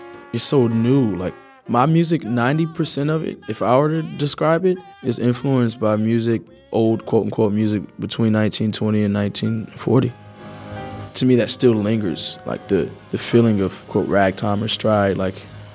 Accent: Charlotte, North Carolina, United States; from Charlotte, North Carolina. I play the piano. My music does convey that I'm from the South.

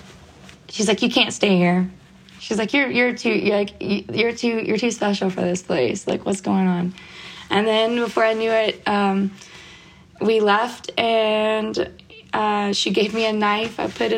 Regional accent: West Virginia, United States; especially like me growing up in West Virginia in a smaller town, like just tucked away in the mountains, and, you know, everyone like crowds around the rivers. And I grew up kind of poor, you know.

